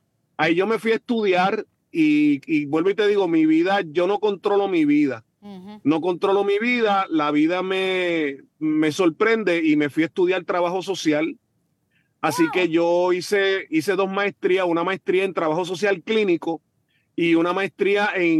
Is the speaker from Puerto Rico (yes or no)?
yes; San Juan, Puerto Rico; soy puertorriqueño de nacimiento, no de adopción. Yo soy puertorriqueño de nacimiento. Yo nací en Santurce, Puerto Rico. Me crié en el barrio obrero en Santurce.